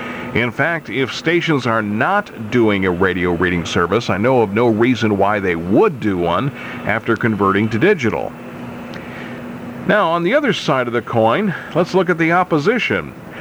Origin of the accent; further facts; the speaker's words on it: Lima, Ohio, United States; you'd probably love living in my hometown here of Lima, Ohio, because we have a store